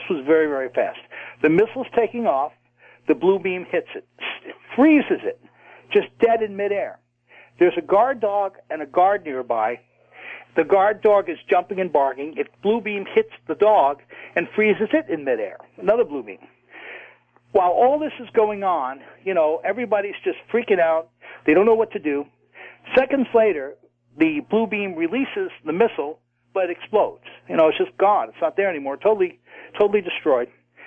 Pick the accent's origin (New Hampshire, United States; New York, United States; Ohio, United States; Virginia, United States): New York, United States; Long Island, where I live, I was brought up in Long Island